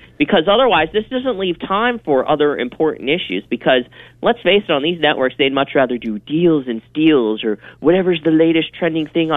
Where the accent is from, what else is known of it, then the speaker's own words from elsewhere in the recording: Pennsylvania, United States; I'm from Pennsylvania, so that one still hurts.